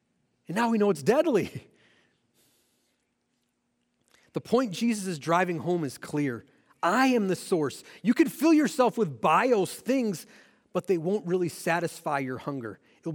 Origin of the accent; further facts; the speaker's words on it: Michigan, United States; also born or lived in Texas; Now, I try not to drink a lot of soda, or when I was growing up in Michigan, we called it pop, okay?